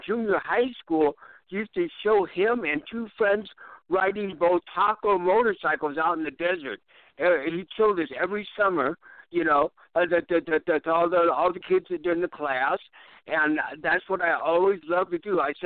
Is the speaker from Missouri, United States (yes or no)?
yes; St. Louis, Missouri, United States; also born or lived in New York City; And then I came from St. Louis, I was in New York City when I was a kid.